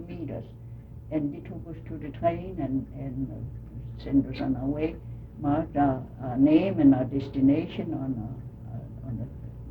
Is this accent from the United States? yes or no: no; Copenhagen, Capital Region of Denmark, Denmark; and I came right from Copenhagen.